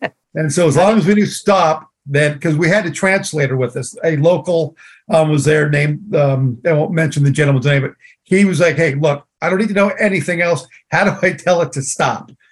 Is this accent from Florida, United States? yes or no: no; Oregon, United States; I grew up in Oregon and our neighbors had horses.